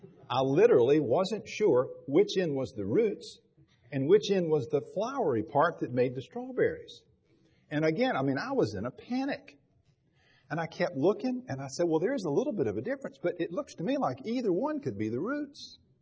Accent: Raleigh, North Carolina, United States; It's like, I grew up in Raleigh. I don't know anything about plants, strawberry plants.

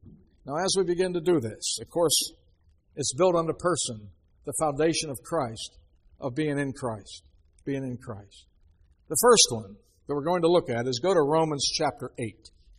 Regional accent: Oregon, United States; I say, no, I'm from Oregon.

